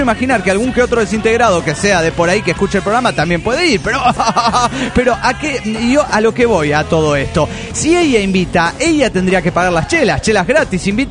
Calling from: Monterrey, Nuevo León, Mexico; de Monterrey, Nuevo León, México.

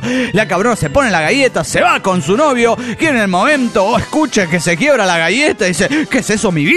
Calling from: Valencia, Carabobo, Venezuela; de Valencia, Venezuela.

